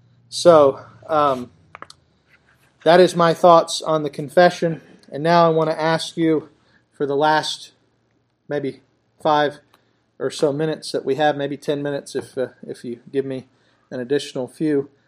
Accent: United States; born there; You know, I was born in America, the freest land that has ever been.

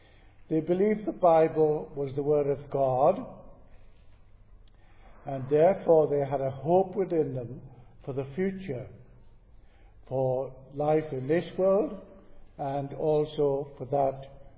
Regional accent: Gateshead, North East England, United Kingdom; moved away as an adult; now in Northern Ireland, United Kingdom; although I come from Northern Ireland to here, originally I'm from Gateshead, so I am from the northeast

